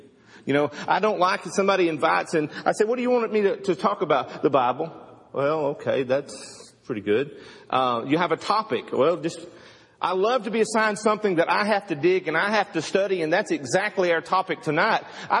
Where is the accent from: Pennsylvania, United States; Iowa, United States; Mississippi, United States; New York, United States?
Mississippi, United States; just like I'm from Mississippi, and people love to make fun of me for that. But Alan loved Alabama, just like I love Mississippi.